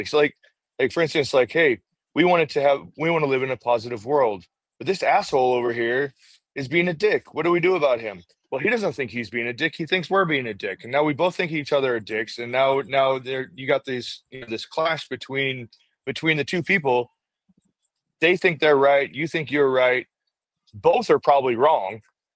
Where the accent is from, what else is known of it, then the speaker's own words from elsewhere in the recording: Kansas City, Missouri, United States; born there; hey, I was born in Kansas City. I'm a huge Chiefs fan.